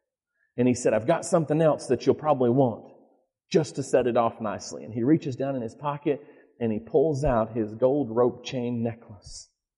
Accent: North Carolina, United States; Now, you have to remember, I'm from North Carolina, and there's two primary sports teams in college sports in North Carolina.

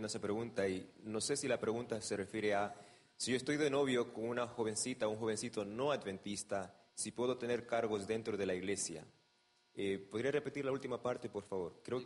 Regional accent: Argentina; no voy a decir que porque soy argentino estaría bien si jugara fútbol y no básquetbol

